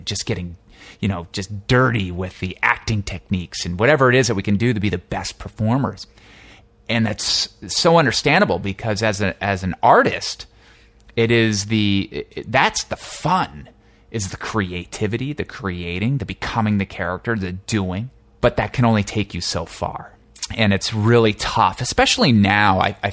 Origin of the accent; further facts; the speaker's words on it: New Jersey, United States; also born or lived in Boston; No, I'm actually an East Coast guy. I was raised in New Jersey, went to college at Emerson College in Boston